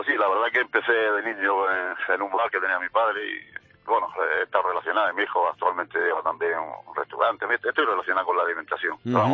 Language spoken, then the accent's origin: Spanish; Cartagena, Region of Murcia, Spain; Soy de Cartagena, Murcia. Concretamente del barrio Peral. Y del barrio de San Antón nacido